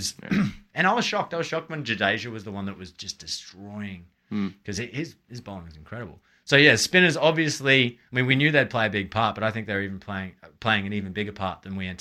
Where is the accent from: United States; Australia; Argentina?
Australia; I'm an Aussie.